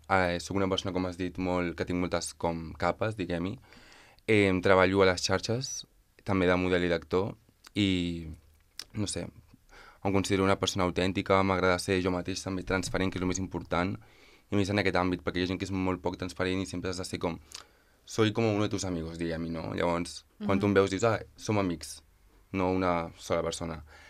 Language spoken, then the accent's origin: Catalan; Catalonia, Spain; jo soc del Penedès i vaig començar a fer teatre allà des de ben petit i... Clar, ser d'un poble molt petit